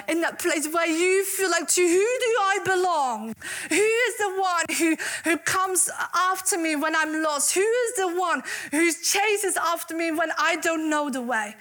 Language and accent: English; Netherlands; English is a second language; now in United Kingdom; I didn't know the language. I'm from the Netherlands, if you didn't know. I didn't know the language. But you know, there was a family here in England, in Lincolnshire, who loved me.